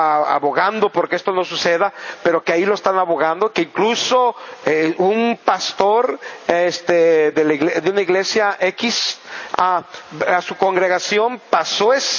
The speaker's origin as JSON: {"language": "Spanish", "country": "Mexico", "said": "Otra cosa más que no podemos cambiar es nuestra raza. Somos mexicanos, nos distinguimos como mexicanos, se nos nota que somos mexicanos. No podemos cambiar nuestra herencia nacional."}